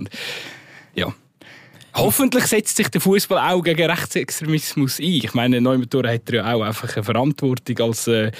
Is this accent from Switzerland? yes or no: yes; Switzerland; Also die Folge wird so oder so irgendwann ist auch bei uns in der Schweiz an.